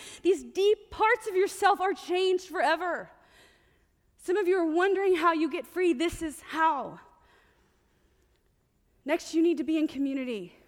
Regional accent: Fort Worth, Texas, United States; born there; I was born in Fort Worth, Texas.

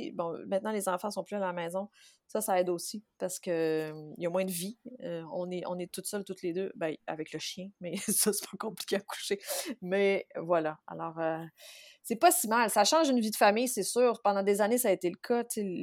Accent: Saguenay, Quebec, Canada; moved away; je suis vraiment née l'autre côté de la rue. Mes parents sont toujours au Saguenay. Ma famille, dans son entièreté, est toujours au Saguenay. J'ai grandi au Saguenay. Mes parents habitent toujours la maison de mon enfance.

